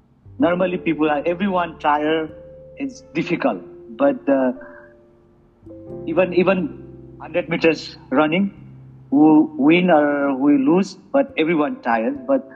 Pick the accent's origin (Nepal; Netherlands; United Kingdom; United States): Nepal; English is a second language; Nepalese and we are definitely proud of Everest is in our country, but maximum people are only proud of we are born from Everest land